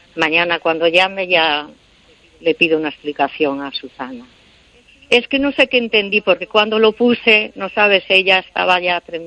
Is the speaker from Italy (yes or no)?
no; Vigo, Galicia, Spain; also born or lived in Cangas; que está en Vigo porque es de Vigo y también fue de Cangas. Nací en Cangas, pero llevo muchos años de niña en Vigo.